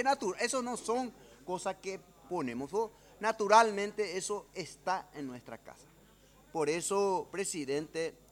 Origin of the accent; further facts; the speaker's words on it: Paraguay; nosotros tenemos que siempre como paraguayo y como seres humanos